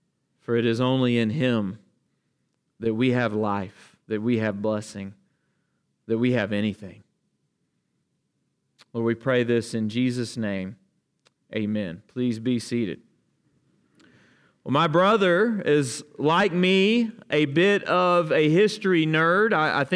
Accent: Alabama, United States; as we are from South Alabama, and all of our ancestors were from South Alabama or North Florida

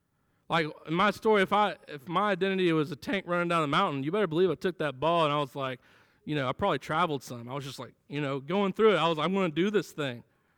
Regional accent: the South, United States; Because I grew up in the South, I need to defend my heritage.

